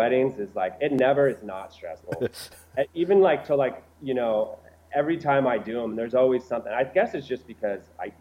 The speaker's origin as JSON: {"language": "English", "town": "Montara", "region": "California", "country": "United States", "tie": "born or raised there", "said": "I grew up in Montara, which is just about 30 minutes south of San Francisco."}